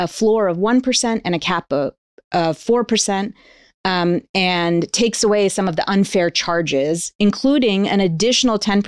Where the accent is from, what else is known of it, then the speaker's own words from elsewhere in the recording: Massachusetts, United States; also born or lived in Louisiana; I grew up on the East Coast, outside of Boston.